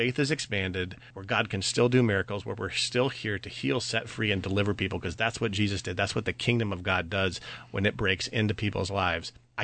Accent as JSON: {"language": "English", "town": "Arthur", "region": "Illinois", "country": "United States", "tie": "born or raised there", "said": "I grew up here in Central Illinois. I actually grew up in the Arthur area, just a little south of Champaign-Urbana, where I'm at now with my wife, Julie. I grew up in a Mennonite church."}